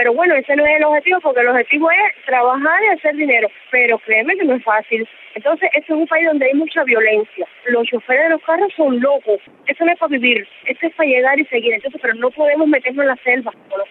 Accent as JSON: {"language": "Spanish", "town": "Nuevitas", "region": "Camagüey", "country": "Cuba", "moved": "yes", "lives_now": "Trinidad and Tobago", "said": "de aquí de Trinidad y Tobago, soy de Cuba, provincia de Camagüey, de Nuevita. Vamos, para un año y 9 meses."}